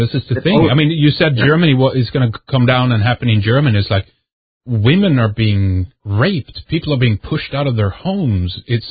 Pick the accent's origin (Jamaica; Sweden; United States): Sweden; I remember how it was growing up in Sweden around, you know, that period when there was nothing there.